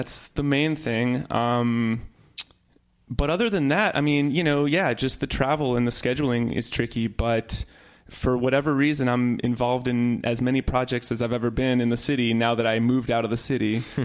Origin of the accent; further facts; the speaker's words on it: St. Louis, Missouri, United States; moved away as an adult; St. Louis is my hometown. But I knew pretty early on that I wanted to study music.